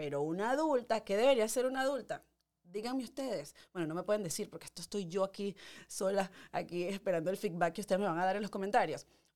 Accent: Venezuela; moved away as an adult; now in New York, United States; cuando yo me vine de Venezuela no estaba todavía en la posición de declarar

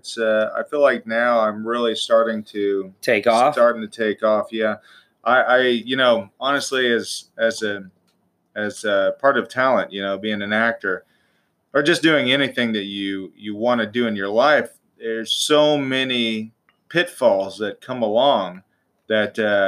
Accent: Midwest, United States; I'm originally from the Midwest, so I tried to do some stuff out there.

